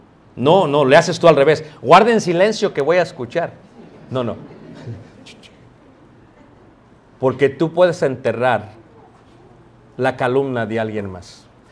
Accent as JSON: {"language": "Spanish", "region": "Mexico City", "country": "Mexico", "tie": "born or raised there", "said": "Yo crecí en Ciudad de México."}